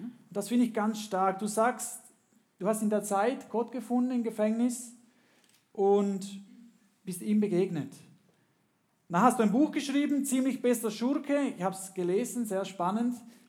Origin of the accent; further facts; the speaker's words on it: Panama; Ich bin in Panama aufgewachsen